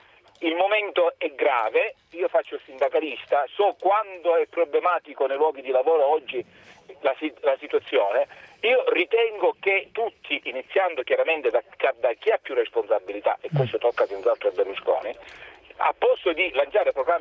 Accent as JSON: {"language": "Italian", "region": "Sicily", "country": "Italy", "said": "Dalle mie parti si producono tante arance, quindi voglio dire, questo danneggerà sicuramente la Sicilia"}